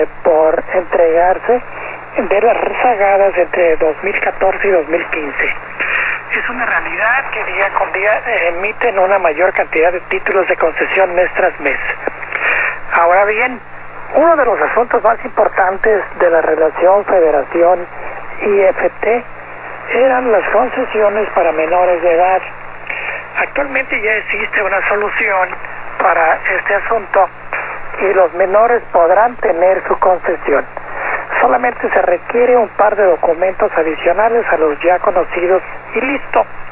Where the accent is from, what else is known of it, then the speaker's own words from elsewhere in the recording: Mexico; no olvidemos nuestro deber como mexicanos